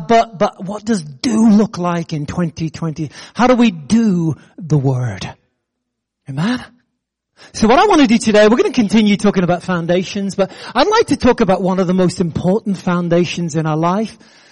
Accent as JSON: {"language": "English", "country": "United States", "said": "I'm still American. What I do doesn't change who I am."}